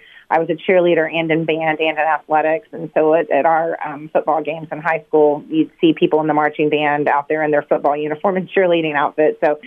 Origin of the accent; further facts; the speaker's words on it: Dallas, Texas, United States; born there; I was born in Texas in 1975 in Dallas to wonderful parents who embraced the hippie culture of life at that time